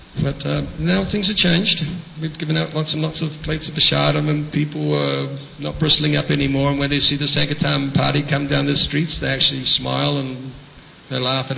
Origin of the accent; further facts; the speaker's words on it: Melbourne, Victoria, Australia; I'm from Melbourne.